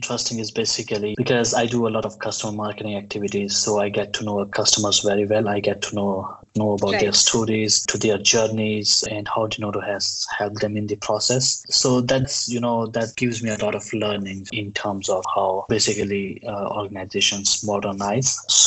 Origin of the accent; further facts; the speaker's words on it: India; so because I'm from India, so I do like a lot of Indian food.